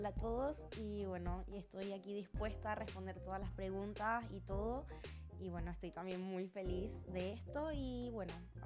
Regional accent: Venezuela; now in Chile; llegué tenía 17 y ahora tengo 22. Y siento que como que mi vida de adulta comenzó en Chile. Como que siento que mi vida de chica o de niña fue en Venezuela

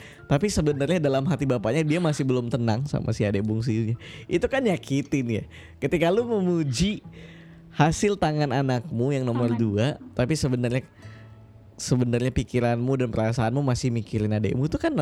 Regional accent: Pontianak, West Kalimantan, Indonesia; Nah iya, Kalimantan, Kalimantan Barat. Aku dari Pontianak.

